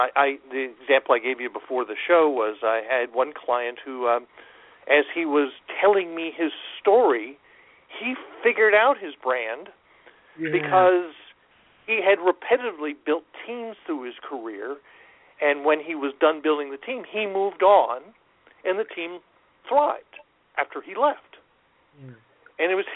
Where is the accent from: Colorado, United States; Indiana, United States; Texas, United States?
Texas, United States; Austin; Yeah, I'm from Austin. I'm cool. our motto here is keep Austin weird.